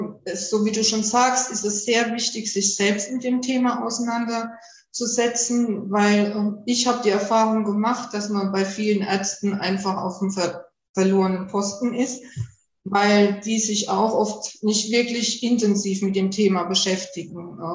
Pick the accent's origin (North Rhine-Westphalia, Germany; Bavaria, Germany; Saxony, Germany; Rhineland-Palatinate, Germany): Rhineland-Palatinate, Germany; Ich bin ja in der Pfalz groß geworden. Die Pfalz gilt ja als Gemüsegarten Deutschlands.